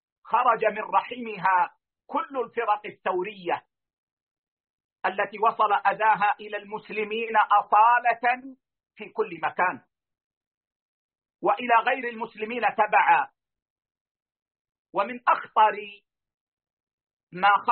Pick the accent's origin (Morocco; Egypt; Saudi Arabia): Saudi Arabia; ثم ذهب إلى بلادنا المملكة العربية السعودية لتدريس مادة الرياضيات